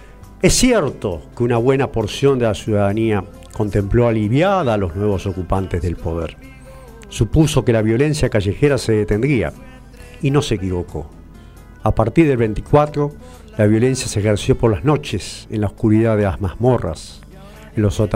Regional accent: Argentina; la fecha que vamos a tener el próximo domingo como argentinos

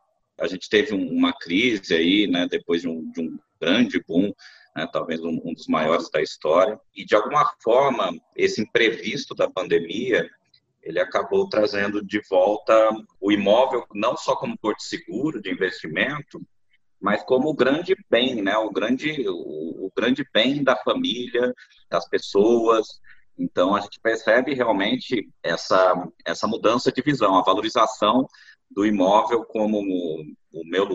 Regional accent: São Paulo, Brazil; Eu fiz curso técnico em edificações lá em São Paulo, eu sou de São Paulo

